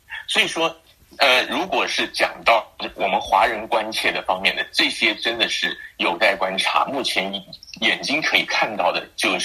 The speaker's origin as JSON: {"language": "Chinese", "country": "Taiwan", "said": "我本人是来自台湾"}